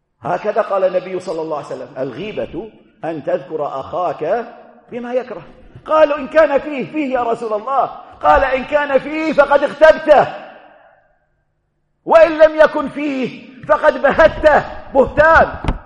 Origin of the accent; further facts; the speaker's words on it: Kuwait; accent: Kuwaiti; المراء الذي هو عندنا في لهجتنا الكويتية لمعاياه.